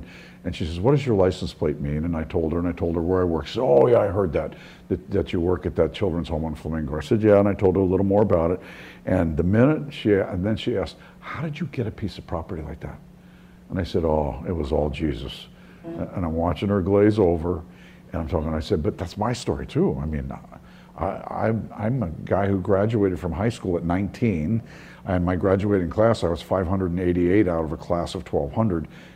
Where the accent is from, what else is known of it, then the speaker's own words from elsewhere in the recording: New York, United States; I grew up initially in New York and then outside of New York in Nassau County on Long Island.